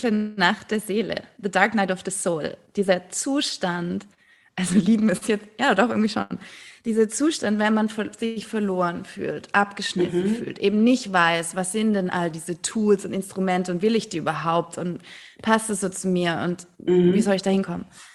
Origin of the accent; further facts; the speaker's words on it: Stuttgart, Baden-Württemberg, Germany; now in Berlin, Germany; Ich bin in Stuttgart aufgewachsen.